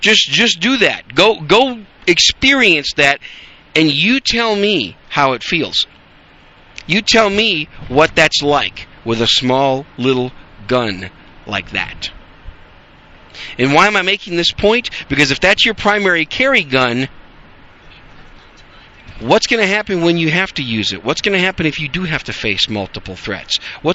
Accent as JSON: {"language": "English", "region": "Wisconsin", "country": "United States", "tie": "born or raised there", "said": "And it's not like when I grew up in Wisconsin, of course."}